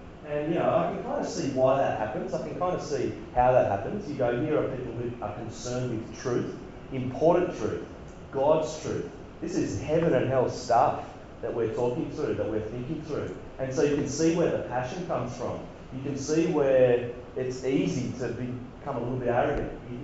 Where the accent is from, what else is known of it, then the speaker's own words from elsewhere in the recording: New South Wales, Australia; now in Sydney, Australia; as I grew up on the Central Coast, and for quite a while I was very close to Sydney and lots of networks into Sydney.